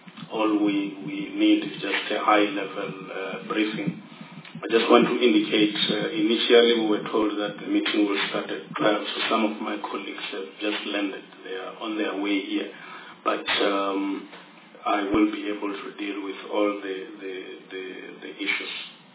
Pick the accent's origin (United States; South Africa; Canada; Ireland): South Africa; Limpopo; I was born and bred in the Eden of Africa, Limpopo province.